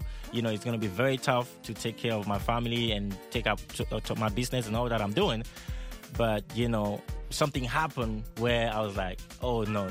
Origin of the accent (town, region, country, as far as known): Cameroon; now in United States